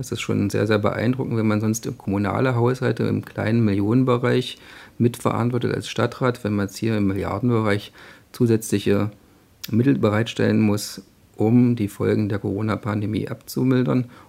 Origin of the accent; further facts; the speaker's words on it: Schönebeck, Saxony-Anhalt, Germany; born there; ich bin 41 Jahre alt, geboren in Schönebeck an der Elbe